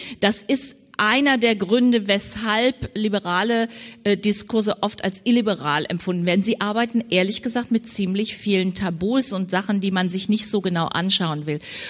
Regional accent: Vienna, Austria; ich definiere meine Heimat Wien gerade als die multikulturellste Stadt in Österreich.

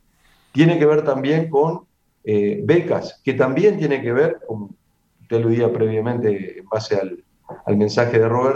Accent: Paso de los Toros, Tacuarembó, Uruguay; soy de Paso de los Toros, no San Gregorio de Polanco.

